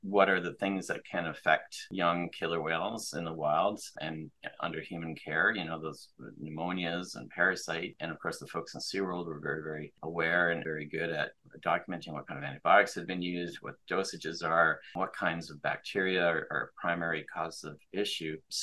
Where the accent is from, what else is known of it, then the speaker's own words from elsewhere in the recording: Canada; Now I'm Canadian